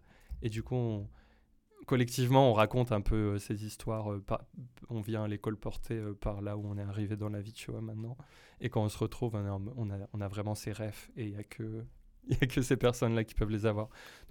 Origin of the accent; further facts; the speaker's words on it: Orléans, Centre-Val de Loire, France; moved away as an adult; J'ai grandi à Orléans, je suis parti à 18 ans pour faire mes études